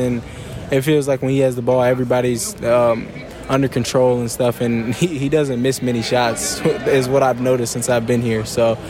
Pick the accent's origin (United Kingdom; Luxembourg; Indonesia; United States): United States; Indiana; He's from Indiana. We're both from Indiana, and we both play similar playing styles.